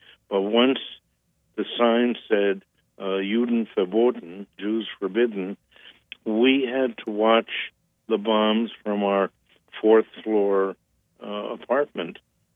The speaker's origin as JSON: {"language": "English", "country": "Germany", "first_language": "German", "second_language": "English", "lives_now": "United States", "said": "But deep in my heart, my first language was German. My first culture was German. My mother and I bonded in Germany."}